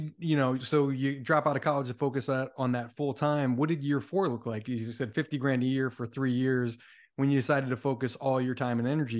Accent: New Jersey, United States; I'm from South Jersey. I went to Rutgers Camden, which is the ghetto campus.

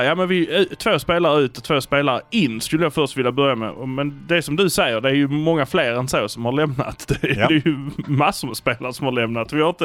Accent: Malmö, Skåne, Sweden; Vi är från Malmö, nu kör vi!

